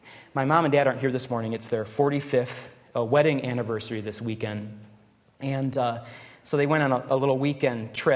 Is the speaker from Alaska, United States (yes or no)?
no; Detroit, Michigan, United States; I grew up in Detroit, by the way, so don't think I'm just bashing Detroit for no reason. I'm one of them, in a sense.